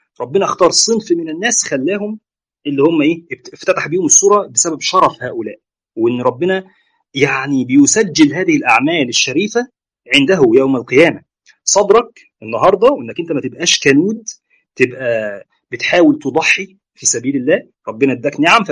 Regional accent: Egypt; شهر 6 و7 حر شديد وموجات حر عندنا في مصر جامده يعني

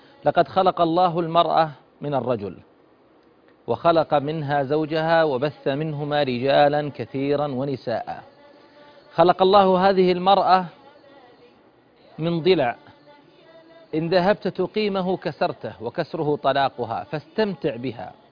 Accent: Eastern Province, Saudi Arabia; مثلا عندنا بالشرقية، وكل منطقة الآن من مناطق المملكة

